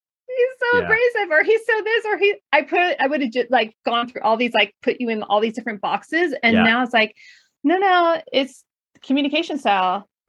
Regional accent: California, United States; I've told my husband that I need to go live on the East Coast for 6 months to a year because I grew up in California.

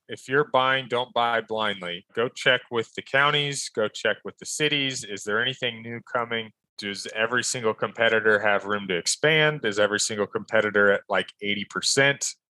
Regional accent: Kansas, United States; Born and raised in Southeast Kansas.

